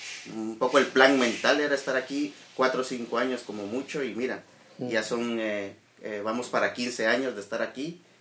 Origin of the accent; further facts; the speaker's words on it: Guatemala City, Guatemala Department, Guatemala; born there; En la ciudad de Guatemala.